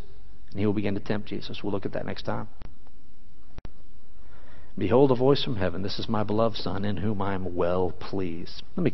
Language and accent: English; Houston, Texas, United States; born there; I was born in Herman Hospital in Houston, Texas.